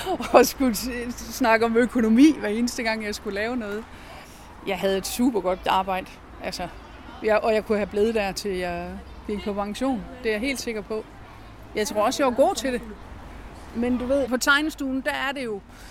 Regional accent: North Denmark Region, Denmark; jeg har boet i min barndom oppe i Thy, hvor jeg har gået på sådan en grundtvigsk friskole

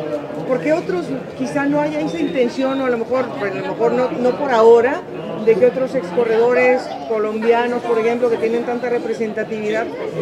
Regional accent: Mexico; Pues te debo decir, como mexicana

